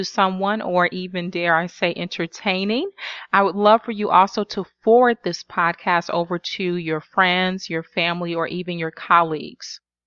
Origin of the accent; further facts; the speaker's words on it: Chicago, Illinois, United States; now in New York, United States; A lot of them are filmed either here in New York, where I live at, or in Chicago, my hometown.